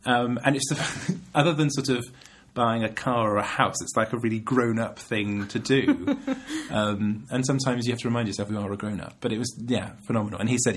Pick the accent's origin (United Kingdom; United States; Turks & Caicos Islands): United Kingdom; I fumbled the proposal by sort of being really British and male about it